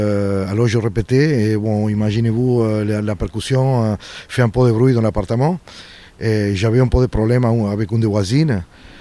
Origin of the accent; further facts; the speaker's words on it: Buenos Aires, Argentina; French is a second language; moved away as an adult; now in Marseille, France; je viens de Buenos Aires, Argentina, et je suis un habitant de la Belle de Mai depuis pas mal d'années. Fin 98, je suis là avec ma famille, que j'habite ici, côté de Plombières